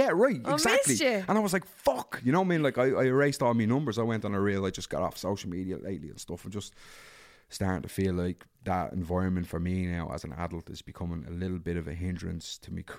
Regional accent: Darndale, Leinster, Ireland; Like, I grew up in Darndale. It was tough times and we were kids and we were running around and we were barbarians

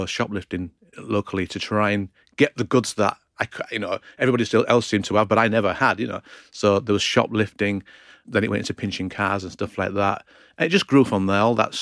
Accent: Hull, Yorkshire and the Humber, United Kingdom; Hull is a northern city, typical working class background. And I remember life being quite poor when

